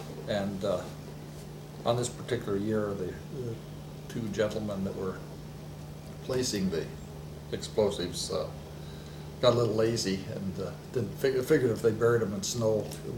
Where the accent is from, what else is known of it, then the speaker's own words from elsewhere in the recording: Palmer, Alaska, United States; I grew up at home in Palmer, mm-hmm. graduated in 58, spent a couple of years touring outside, just doing odd jobs, and went to a year of school in Seattle and came back to the University of Alaska in fall of 1960